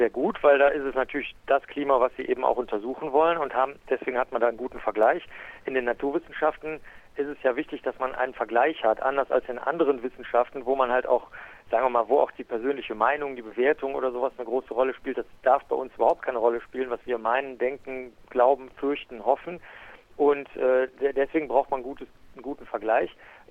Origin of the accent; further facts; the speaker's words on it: Cologne, North Rhine-Westphalia, Germany; als Kölner etwas Großstädter